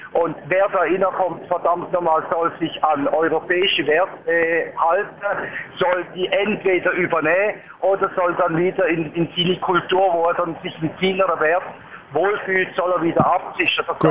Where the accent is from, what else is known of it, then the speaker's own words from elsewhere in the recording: Turkey; German is a second language; now in Switzerland; Schauen Sie, ich bin aus der Türkei, mit dem türkischen Fahrverhalter bin ich da reingekommen in die Schweiz.